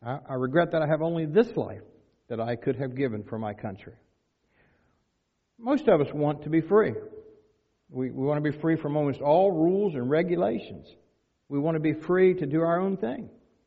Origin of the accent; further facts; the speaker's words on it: Frankfort, Delaware, United States; he's from our hometown in Frankfort, Delaware, or my hometown in Frankfort, Delaware.